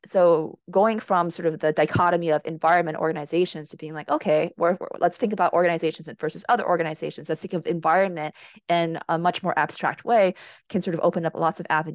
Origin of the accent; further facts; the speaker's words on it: Hawaii, United States; One of the issues that we have in Hawaii right now is that I'm from Hawaii, this is why I'm bringing it up